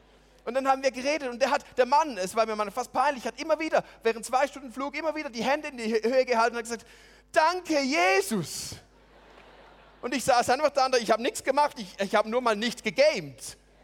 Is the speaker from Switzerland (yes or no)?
yes; Switzerland; hallo, ich bin aus der Schweiz